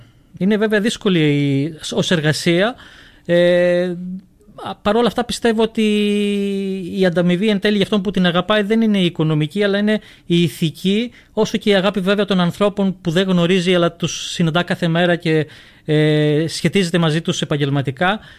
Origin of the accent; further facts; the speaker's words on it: Larissa, Thessaly, Greece; Εγώ είμαι από τη Λάρισα, βέβαια.